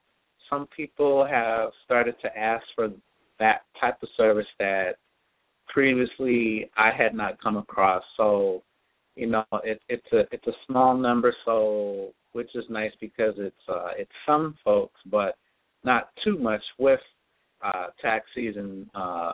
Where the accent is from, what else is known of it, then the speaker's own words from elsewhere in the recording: New York City, New York, United States; now in Fayetteville, United States; I currently live in Fayetteville, North Carolina. I'm originally from New York City area.